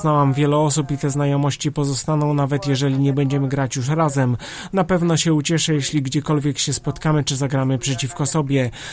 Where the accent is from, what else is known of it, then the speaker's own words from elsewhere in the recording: Slovenia; Polish is a second language; moved away as an adult; now in Gorzów Wielkopolski, Poland; Pierwszy raz grałam poza Słowenią, dużo nauczyłam się o sobie.